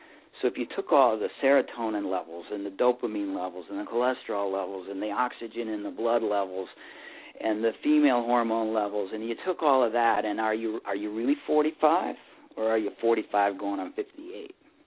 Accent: Chicago, Illinois, United States; I'm a kid. I grew up in Chicago. I'm ice skater.

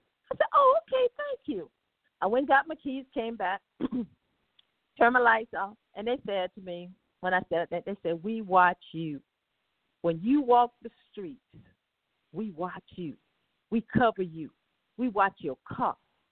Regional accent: South Carolina, United States; I tell people I'm from South Carolina, and everybody looks to me like my family member.

